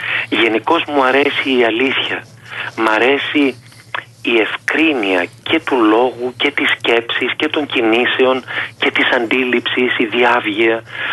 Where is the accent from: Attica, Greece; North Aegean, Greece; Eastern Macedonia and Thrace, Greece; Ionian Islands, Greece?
Eastern Macedonia and Thrace, Greece; born there; Εγώ είμαι Μικρασιάτης και Πόντιος από πατέρα και μητέρα και Μακεδόνας, γιατί γεννήθηκα σε ένα χωριό της Δράμας.